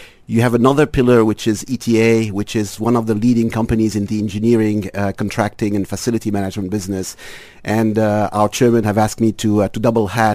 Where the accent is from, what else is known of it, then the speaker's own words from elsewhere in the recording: Lebanon; also born or lived in United Kingdom / United States; I'm Lebanese, so I was brought up in Lebanon. This was before the Civil War, and went to the French Lycée over there.